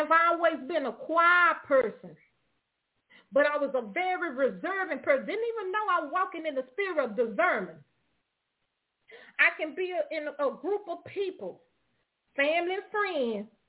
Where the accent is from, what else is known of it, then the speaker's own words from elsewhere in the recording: Opelousas, Louisiana, United States; also born or lived in Dallas, United States; I grew up in, you know, I grew from West Dallas Project, but I grew up in Opelousas, Louisiana.